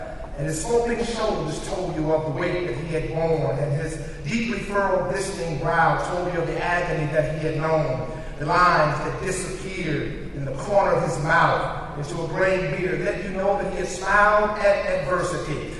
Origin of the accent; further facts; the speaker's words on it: Louisiana, United States; Growing up in Louisiana, there was a man who lived next door to me.